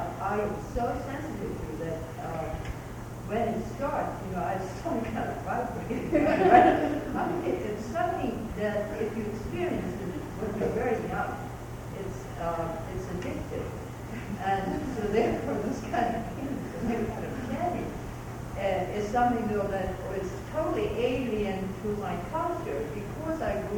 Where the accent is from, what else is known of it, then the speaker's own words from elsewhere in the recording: Sweden; I'm from Sweden, but my cup and my culture in terms of religion is very similar to the past.